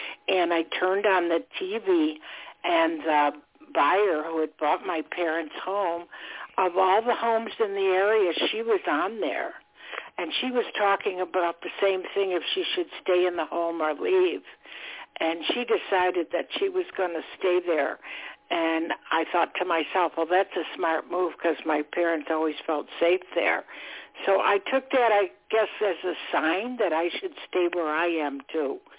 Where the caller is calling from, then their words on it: Florida, United States; I'm calling from Florida